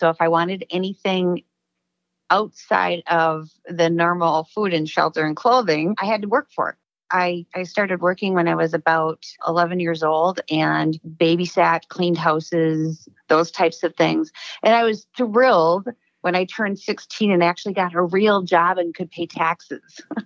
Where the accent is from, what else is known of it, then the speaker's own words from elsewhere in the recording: St. Paul, Minnesota, United States; I grew up in St. Paul. I attended St. Luke's Catholic School until I was in third grade.